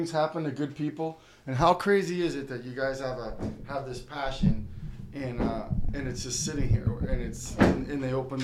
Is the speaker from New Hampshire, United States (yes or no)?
yes; Manchester, New Hampshire, United States; I grew up here in Manchester, New Hampshire, three blocks away from Pappy's Pizza.